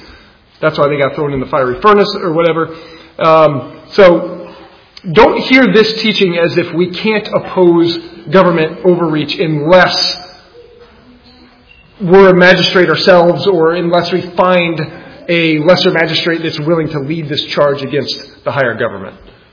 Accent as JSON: {"language": "English", "region": "Illinois", "country": "United States", "tie": "born or raised there", "said": "I know my home state of Illinois is doing it."}